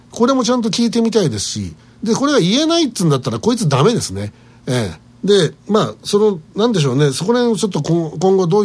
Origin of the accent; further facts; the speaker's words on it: Kumamoto, Japan; also born or lived in Yamanashi; 熊本人というのは熊本で生まれ育った人が熊本人であってですね、私熊本で生まれてないので、その点で言うと私山梨県人になるわけですよ。ただ山梨県の思い出はあるのかって言うと正直に全然ないわけで、まあほぼほぼ事実上まあ熊本土着に近い状態であったということは